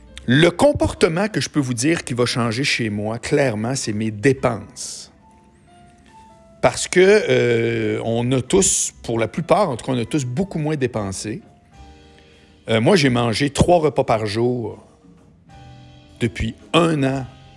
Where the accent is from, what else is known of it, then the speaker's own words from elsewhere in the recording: Quebec City, Quebec, Canada; now in Montreal, Canada; D'abord, moi, j'habite Montréal, mais je viens de Québec.